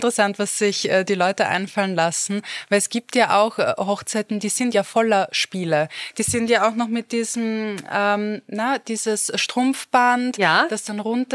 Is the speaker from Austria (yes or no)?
yes; Vienna, Austria; Also ich als Wienerin, als ich hier so ein bisschen recherchiert habe, was es so für Traditionen gibt